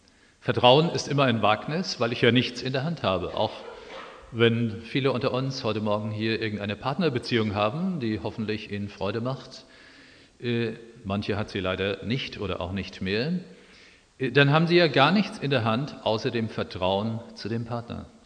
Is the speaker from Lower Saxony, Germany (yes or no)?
no; Oberursel, Hesse, Germany; Ich habe erst mit 11 Jahren schwimmen gelernt, ich stamme aus Oberursel im Taunus.